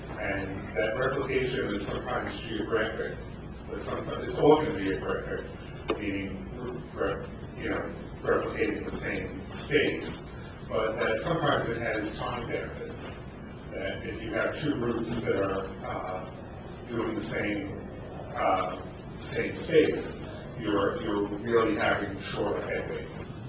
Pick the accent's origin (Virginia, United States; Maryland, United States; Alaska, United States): Maryland, United States; Greenbelt; Well, I'm from Greenbelt, and I wasn't involved in the Greenbelt restructure discussion.